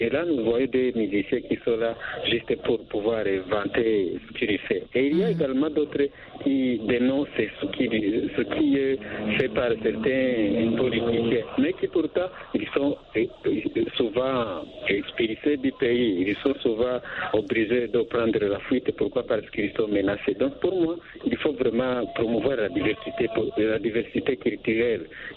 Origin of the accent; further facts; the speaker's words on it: Bujumbura, Burundi; chez nous à Bujumbura